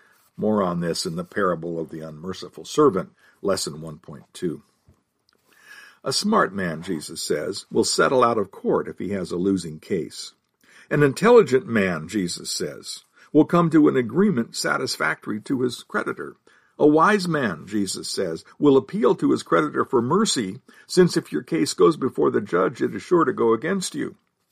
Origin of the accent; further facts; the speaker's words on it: California, United States; As I write, my home state of California is going through a series of atmospheric rivers of moisture in the atmosphere, resulting in lots and lots of rain.